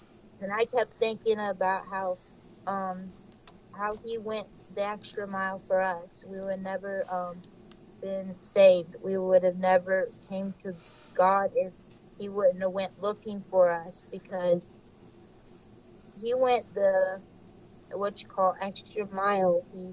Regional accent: Ohio, United States; I was born in Ohio, and I was raised in Ohio, and I am 18 years old

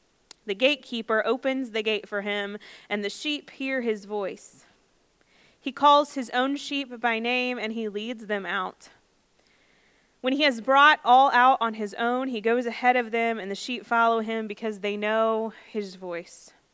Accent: Lexington, Kentucky, United States; And then the other offer was in my hometown, in Lexington, where my classroom would be my grandfather's old classroom. And so, of course, I chose to move back to my hometown.

